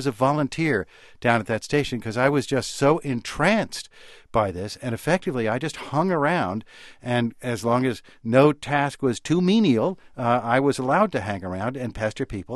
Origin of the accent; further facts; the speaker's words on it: New York City, New York, United States; I was a kid growing up in New York City, but I was living in my father's office.